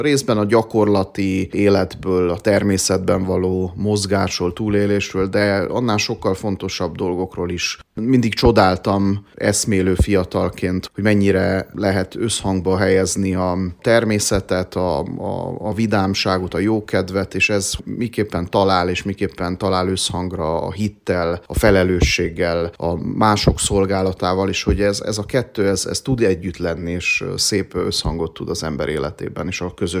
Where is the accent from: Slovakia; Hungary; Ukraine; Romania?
Romania; Cluj-Napoca, Cluj County; Kolozsváron születtem, Kolozsváron nőttem fel, a gyerekkorom legnagyobb részét ott töltöttem, az iskolát is ott végeztem, az újra alakuló, 90-es évek elején újra alakuló unitárius kollégiumban érettségiztem